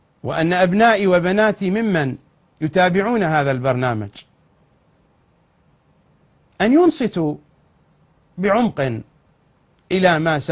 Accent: Iraq; accent: Iraqi; أصحاب الحمام بلهجتنا العراقية يعني المطيرشية، الشطار بلهجتنا العراقية يعني كلاوتشية

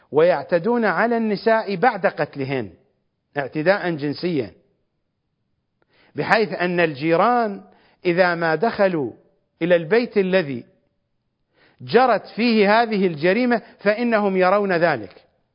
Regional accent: Iraq; accent: Iraqi; بلهجتنا العراقية

